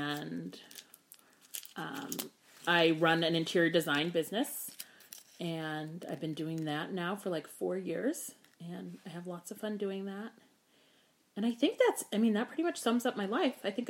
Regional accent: Sacramento, California, United States; Okay, so I grew up in East Sacramento with my mom and my twin sister

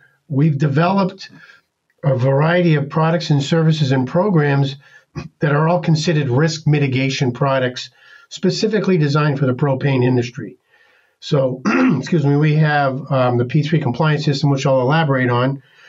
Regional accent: New England, United States; he accused me of talking funny because I'm from New England

